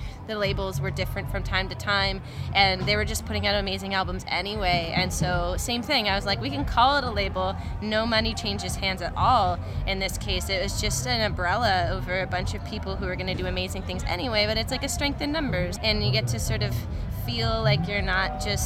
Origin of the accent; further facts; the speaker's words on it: Guelph, Ontario, Canada; I grew up in Guelph.